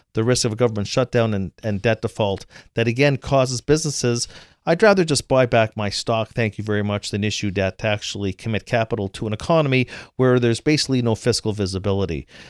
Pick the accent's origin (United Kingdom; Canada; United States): Canada; Look, I'm from Canada. You know, we have socialized healthcare there